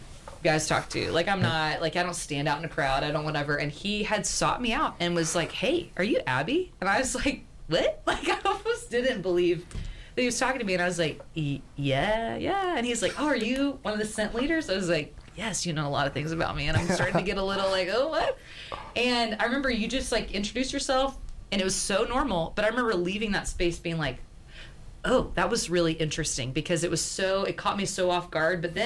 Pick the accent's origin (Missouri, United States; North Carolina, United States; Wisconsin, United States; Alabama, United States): Alabama, United States; Birmingham; Mind you, okay, like, I'm from Alabama. I'm from Birmingham, Alabama.